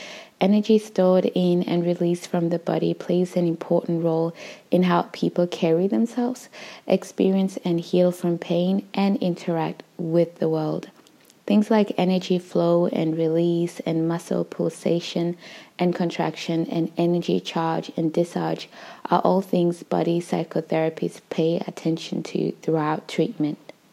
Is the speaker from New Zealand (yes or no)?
no; Uganda; as an African woman. I think for me, when I went back to my home country of Uganda when I was 25